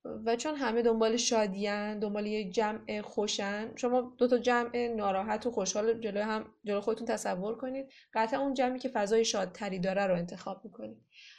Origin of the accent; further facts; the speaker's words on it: Mazandaran, Iran; چون ما مازندرانی هستیم و همیشه تو تیم ملی کشتی ما مازندرانی حضور دارن و کشتی اتفاق ویژه است تو مازندران